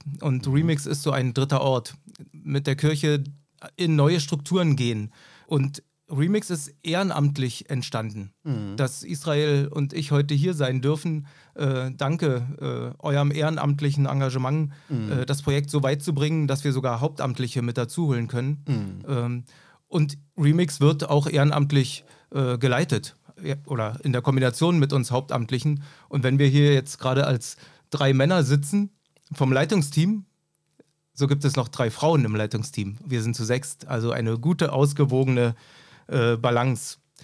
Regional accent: East Germany, Germany; aber ich bin in der DDR groß geworden und als Christen waren wir immer leider auch wenige

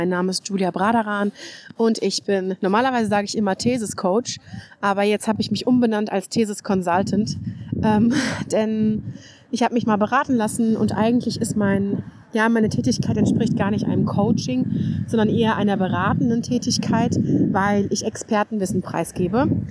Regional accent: Hanau, Hesse, Germany; ich komme aus Hanau in der Nähe von Frankfurt

